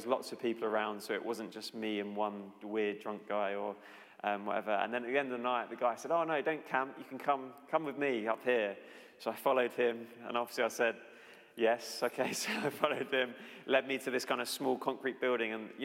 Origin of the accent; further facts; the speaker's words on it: London, United Kingdom; I'm from London, I'm a teacher